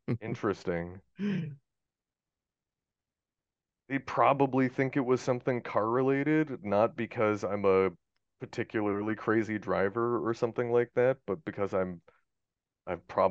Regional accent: Portland, Oregon, United States; I grew up in Portland. I have friends in Seattle and Portland.

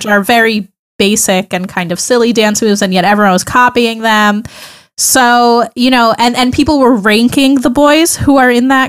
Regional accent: New Jersey, United States; where I grew up in New Jersey, I went to school in New York

